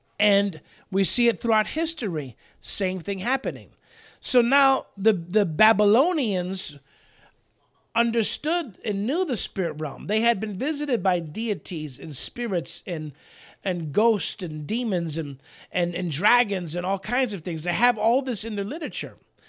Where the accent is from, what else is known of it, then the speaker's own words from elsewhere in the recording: Chicago, Illinois, United States; I thought that was interesting because I'm from Chicago.